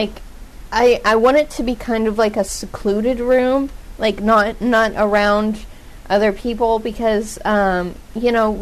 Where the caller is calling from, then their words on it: United States; Okay, I'm not familiar with this because I'm actually calling from America, and I've never been there before.